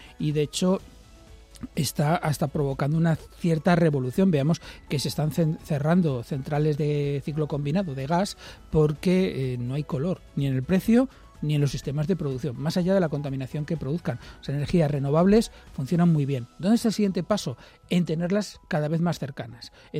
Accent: Community of Madrid, Spain; cuando salimos los que somos de la Comunidad de Madrid fuera

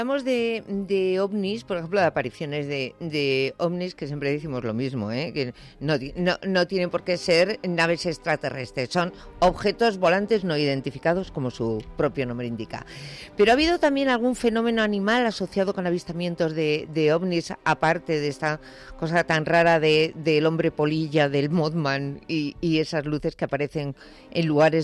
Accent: Basque Country, Spain; Oye, en mi tierra, en el País Vasco, todos sabemos siempre

